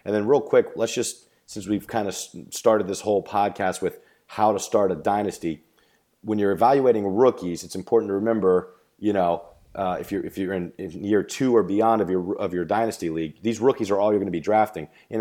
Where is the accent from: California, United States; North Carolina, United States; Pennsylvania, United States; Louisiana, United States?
Louisiana, United States; New Orleans; Homer alert, we are from the New Orleans area, so DJ Chark has always been on our radar